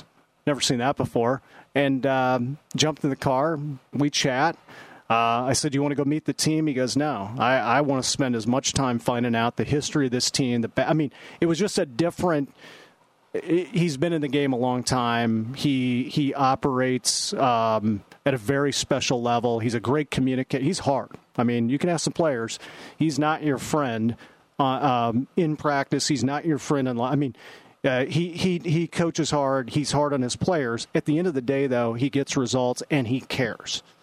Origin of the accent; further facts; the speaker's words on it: Kearney, Nebraska, United States; I mean, I grew up in Kearney, Nebraska. I never grew up with it.